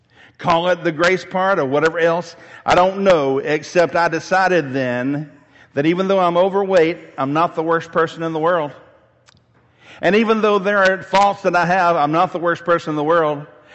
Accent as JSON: {"language": "English", "town": "Mount Pleasant", "region": "Tennessee", "country": "United States", "tie": "born or raised there", "said": "after all, I grew up in Mount Pleasant, Tennessee."}